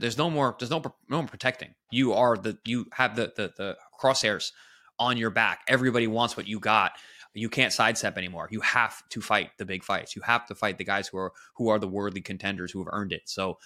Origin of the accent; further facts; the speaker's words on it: New York, United States; I'm very proud, you know, proud of him as a New Yorker.